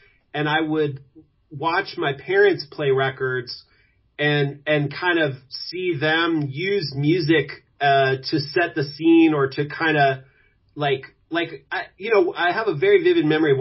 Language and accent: English; Louisville, Kentucky, United States; It was probably growing up in Louisville, Kentucky.